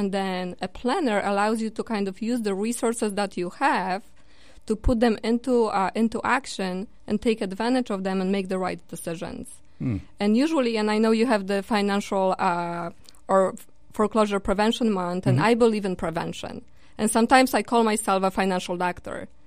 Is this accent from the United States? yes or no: no; Poland; moved away as an adult; I moved here from Poland 17 years ago, and I went to college and I got myself some education.